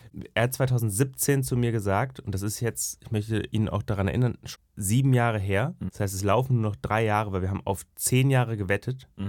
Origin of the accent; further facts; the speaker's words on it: Northern Germany, Germany; Also ich liebe die ja. Ich komme ja aus dem Norden.